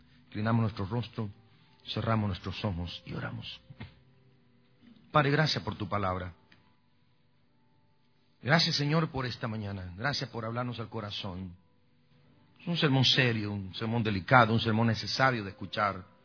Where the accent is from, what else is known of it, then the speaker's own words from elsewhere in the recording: Guatemala; los predicadores de mi pueblo allá en Guatemala